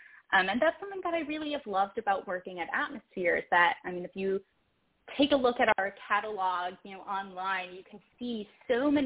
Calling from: Ann Arbor, Michigan, United States; I'm calling in from Ann Arbor, Michigan

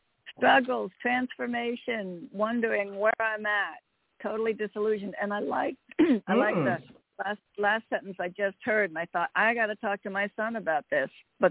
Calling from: Connecticut, United States; Sorry, from Connecticut.

